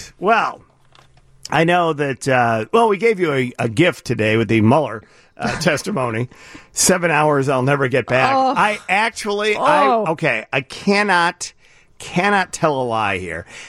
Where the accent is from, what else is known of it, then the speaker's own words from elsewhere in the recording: United States; Well, I think it's hard also as an American because you know what's at stake here.